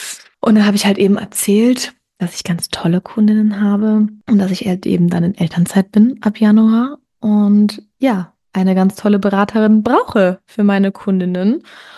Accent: Cologne, North Rhine-Westphalia, Germany; ich komme aus Köln

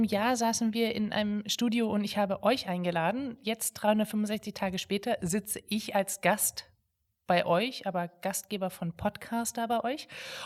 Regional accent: East Germany, Germany; vielleicht liegt es daran, dass ich aus dem Osten komme.

